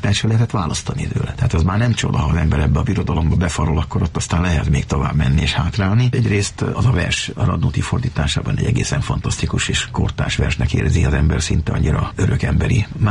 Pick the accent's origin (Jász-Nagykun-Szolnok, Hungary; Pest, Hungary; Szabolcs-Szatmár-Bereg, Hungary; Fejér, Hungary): Fejér, Hungary; Székesfehérvár; Fehérváron telepettek le, én ott nevelkedtem.